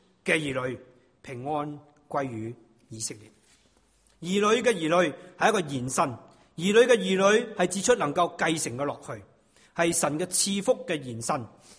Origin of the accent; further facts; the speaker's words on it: China; 我们中国人有话讲十年树木百年树人。